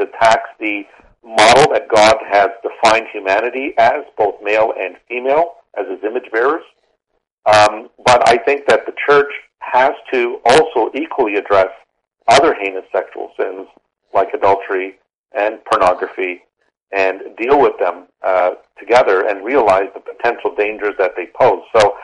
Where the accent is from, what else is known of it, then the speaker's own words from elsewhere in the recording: Canada; All Americans, and I'm a Canadian